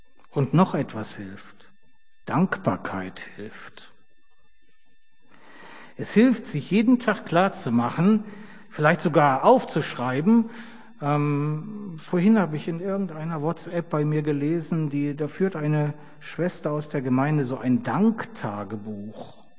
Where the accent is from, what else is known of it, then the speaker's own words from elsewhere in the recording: Rhineland, Germany; also born or lived in East Germany; Ich bin wirklich dankbar, als Rheinländer 13 Jahre in den neuen Bundesländern erlebt zu haben.